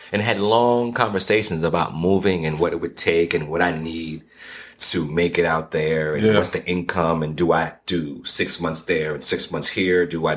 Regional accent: New York, United States; now in Atlanta, United States; I come from New York. I moved to Atlanta, right?

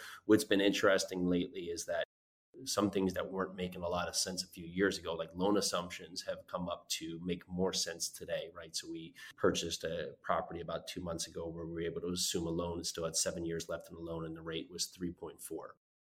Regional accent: Northeast, United States; moved away; I grew up in the Northeast, is that when we moved down here, coming from our background

